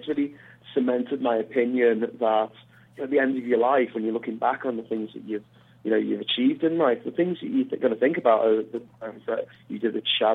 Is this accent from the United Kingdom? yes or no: yes; Liverpool, North West England, United Kingdom; headed back home to my hometown of Liverpool, England